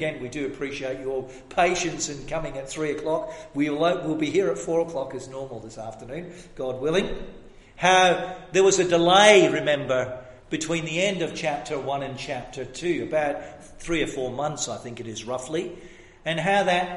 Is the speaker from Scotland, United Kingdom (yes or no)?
yes; Scotland, United Kingdom; born there; after they came back from America, I was born in Scotland, they came back just before I was born.